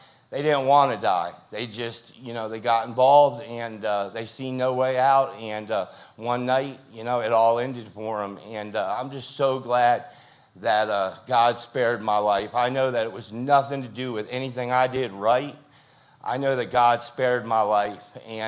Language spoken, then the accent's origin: English; Florida, United States; I grew up in Miami-Dade County. I'm a third-generation Italian-American. I grew up rough.